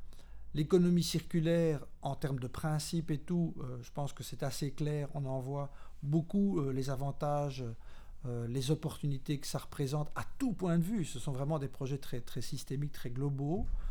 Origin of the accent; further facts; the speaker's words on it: Wallonia, Belgium; la population est en train d'augmenter, même chez nous en Wallonie.